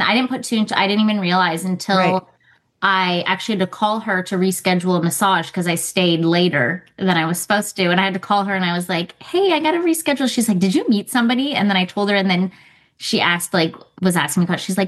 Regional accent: Canada; now in Nashville, United States; Okay. So yeah, we are in Nashville and I'm actually originally from Canada.

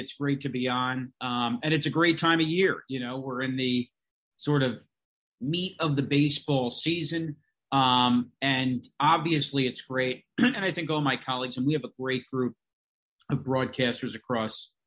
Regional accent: Long Island, New York, United States; Yeah, well, it's funny, Mike, and I'm from Long Island, and certainly a lot of folks that went to my high school went to Binghamton University.

